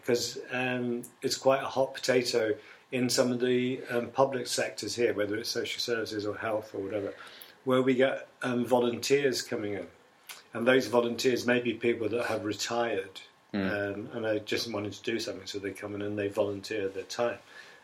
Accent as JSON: {"language": "English", "region": "London", "country": "United Kingdom", "tie": "born there", "said": "Well, I came, because I was born in London, there was a great difference between coming from the north or the south of the river."}